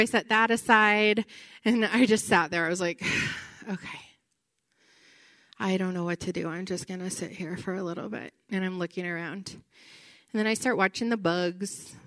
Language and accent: English; Washington, United States; I grew up in Washington.